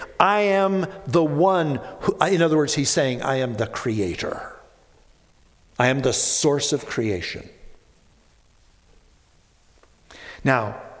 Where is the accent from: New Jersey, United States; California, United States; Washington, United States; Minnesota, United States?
Minnesota, United States; Now I say pop because I was born and raised in Minnesota.